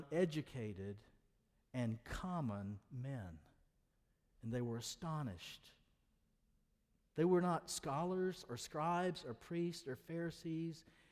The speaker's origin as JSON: {"language": "English", "region": "South Carolina", "country": "United States", "said": "Well, I'm from South Carolina. And you go, we don't sound real smart with that."}